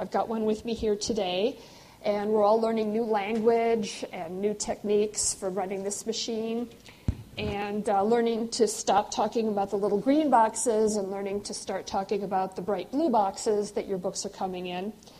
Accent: Rock Island, Illinois, United States; since Rock Island is my hometown and I grew up less than a mile from where we're standing

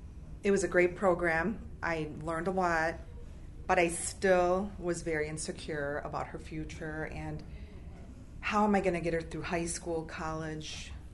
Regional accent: Morris, Illinois, United States; I'm from Morris, Illinois.

